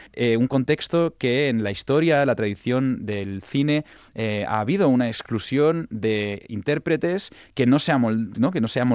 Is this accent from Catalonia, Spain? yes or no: yes; Catalonia, Spain; first language Catalan; Spanish is a second language; mi minorización como maricón también está atravesada por mi minorización como catalán.